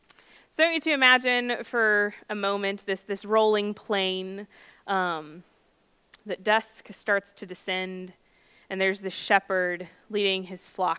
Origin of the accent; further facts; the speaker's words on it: Lexington, Kentucky, United States; And then the other offer was in my hometown, in Lexington, where my classroom would be my grandfather's old classroom. And so, of course, I chose to move back to my hometown.